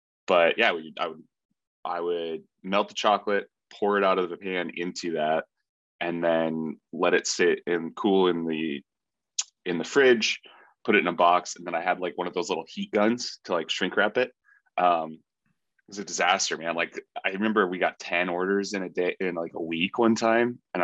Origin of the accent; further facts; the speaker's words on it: Iowa, United States; I went to a wedding in Des Moines, Iowa. I grew up in Iowa, and my buddy was living in Colorado